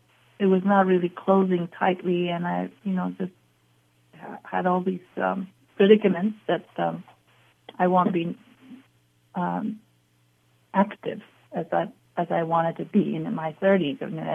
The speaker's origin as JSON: {"language": "English", "country": "Japan", "second_language": "English", "said": "and I come from Japan"}